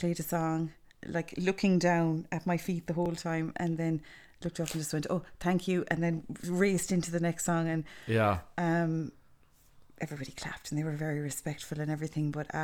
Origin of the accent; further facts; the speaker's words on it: County Clare, Ireland; I'm from Menison, County Clare.